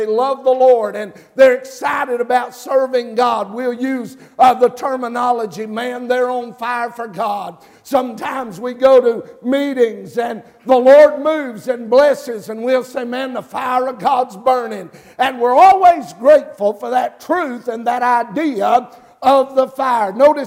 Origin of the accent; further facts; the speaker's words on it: North Carolina, United States; I told our folks there in Mississippi the other day, I said, now I'm from North Carolina. I'm never going to be embarrassed by that.